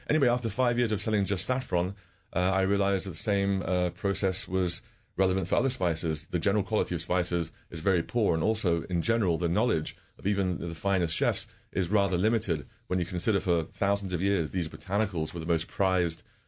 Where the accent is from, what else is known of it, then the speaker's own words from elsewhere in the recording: Iran; now in United States; I'm familiar with saffron growing up in Iran. It's a major part of our cuisine.